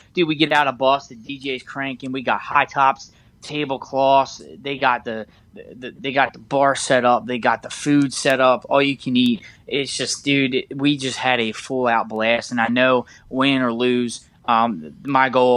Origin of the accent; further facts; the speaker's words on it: Maryland, United States; I said, I'm from Maryland.